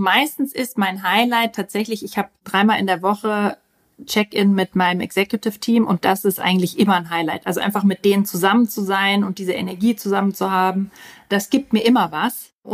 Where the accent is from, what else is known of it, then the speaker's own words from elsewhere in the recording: Vorarlberg, Austria; ich weiß, ich klinge wie Hannover, aber ich bin eigentlich Österreicherin und bin mit zwei ganz extremen österreichischen Dialekten aufgewachsen und habe mich dann irgendwie für Hochdeutsch entschieden.